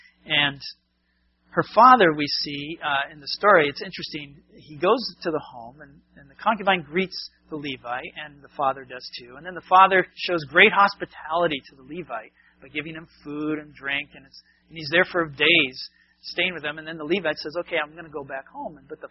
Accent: New England, United States; It's not like New England. I grew up in New England.

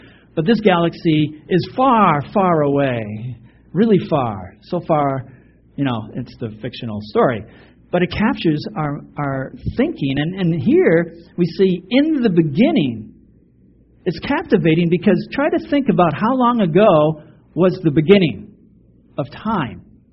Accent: Massachusetts, United States; born there; accent: New England; I was born in Massachusetts. Kind of gives context, right? Gives you an idea of like, oh, okay, he's from New England. That's why he talks funny.

